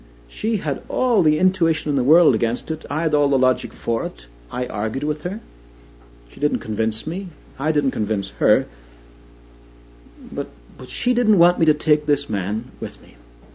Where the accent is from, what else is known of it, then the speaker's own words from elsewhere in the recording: Ireland; Yet I must confess that I was brought up in Ireland